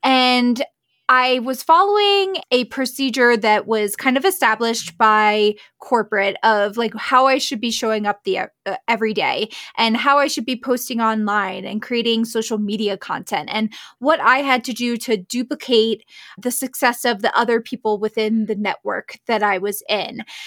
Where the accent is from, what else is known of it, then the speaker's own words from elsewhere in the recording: Pennsylvania, United States; now in Jackson Hole, United States; I am originally from Pennsylvania here in the States, and I met my husband, and he lived in Jackson Hole, Wyoming